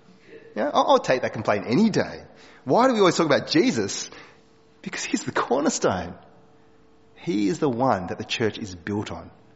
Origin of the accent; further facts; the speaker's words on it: Wagga Wagga, New South Wales, Australia; I was born in Wagga, and that's where I grew up.